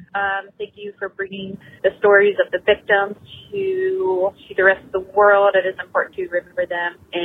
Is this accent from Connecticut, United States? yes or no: no; Cincinnati, Ohio, United States; And also, I'm from Cincinnati, Ohio, and I'm actually going to Dayton this weekend.